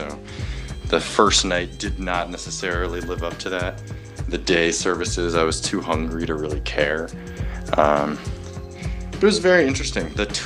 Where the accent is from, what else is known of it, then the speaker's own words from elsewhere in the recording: United States; now in Spain; I'm an American.